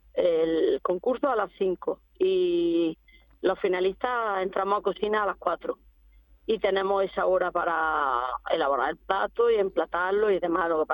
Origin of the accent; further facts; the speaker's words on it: Cabra, Andalusia, Spain; yo soy de Córdoba, de un pueblo de Córdoba, de Cabra.